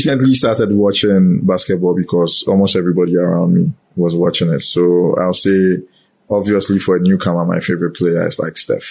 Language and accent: English; Kumasi, Ashanti, Ghana; I'm from Kumasi. I'm a football person.